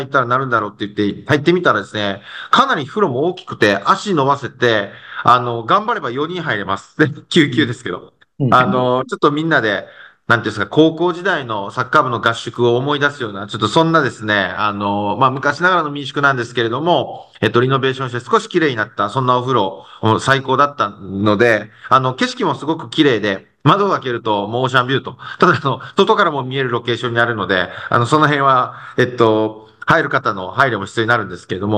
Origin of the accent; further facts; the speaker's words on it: Kihoku, Mie, Japan; 紀北町出身の